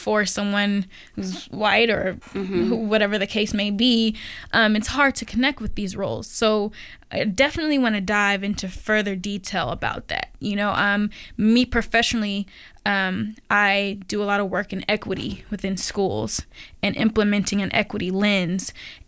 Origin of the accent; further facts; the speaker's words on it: Los Angeles, California, United States; So if you're interested in acting, and yes, in Portland, it's really different. I'm from Los Angeles.